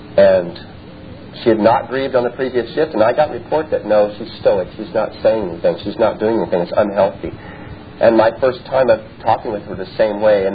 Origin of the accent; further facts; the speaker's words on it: Hayward, California, United States; I grew up in Hayward, California.